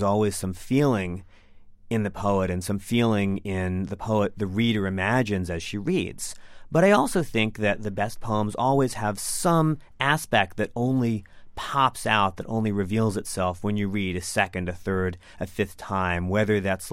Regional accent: Washington, District of Columbia, United States; also born or lived in Minnesota; I'm also from Washington, D.C. I'm also a university teacher. Mm-hmm. I also used to live in Minnesota.

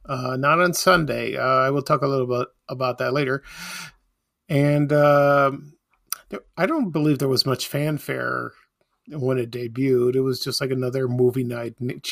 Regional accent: Chicago, Illinois, United States; it was one of my favorite programs growing up in Chicago.

